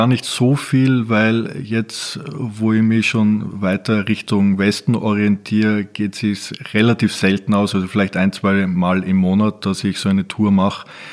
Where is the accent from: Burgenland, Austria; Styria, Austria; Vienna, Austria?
Burgenland, Austria; Purbach am Neusiedler See; ich bin geborener Burgenländer, wohne auch im Burgenland, im Purbach am Neusiedlersee, habe zwei Buben im Alter von 10 und 8 Jahren